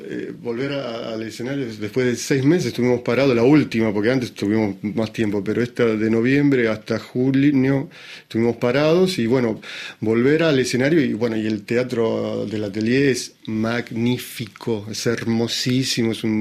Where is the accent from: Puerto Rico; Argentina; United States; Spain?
Argentina; Yo soy argentino